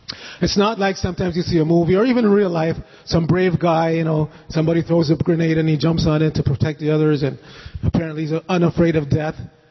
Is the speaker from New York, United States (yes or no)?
yes; New York City, New York, United States; also born or lived in Jamaica; I was born in Jamaica, raised in New York City.